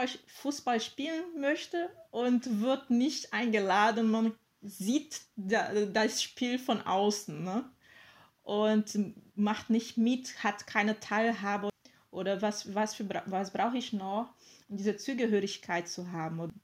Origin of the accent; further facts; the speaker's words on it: Brazil; German is a second language; now in Germany; ich komme aus Brasilien und wohne in Deutschland seit 2010, mehr schon als 11 Jahren.